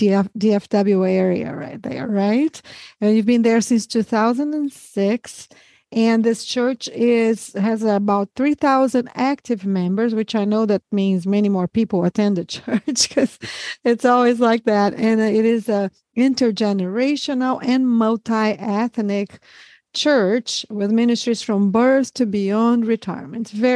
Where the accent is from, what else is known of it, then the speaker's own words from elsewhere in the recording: South Region, Brazil; I was raised in South Brazil. And I lived in a large city when I went to college.